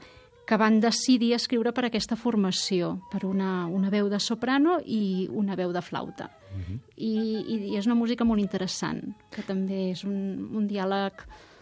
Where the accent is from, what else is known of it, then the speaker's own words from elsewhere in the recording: Catalonia, Spain; a mi personalment més m'agraden i del que com a catalans hem d'estar més orgullosos